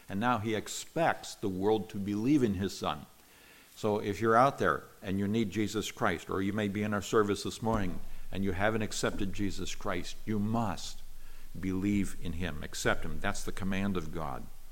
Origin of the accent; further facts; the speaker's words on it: United States; born there; Now, I am an American. I was born an American. I'm very grateful for the rights and the liberties that we have in our country.